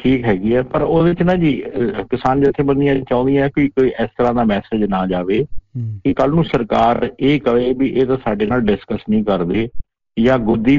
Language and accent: Punjabi; Punjab, India; ਅਸੀਂ ਪੰਜਾਬੀ ਹਾਂ